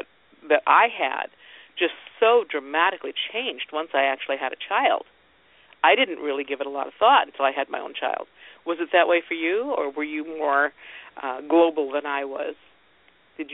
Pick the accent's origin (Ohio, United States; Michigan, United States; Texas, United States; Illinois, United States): Ohio, United States; I grew up in Ohio. Come on.